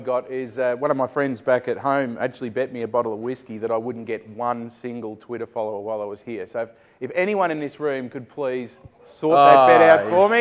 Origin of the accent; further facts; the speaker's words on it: Australia; everyone. Those of you that are brand new to the room, I'm an Australian. I can't be understood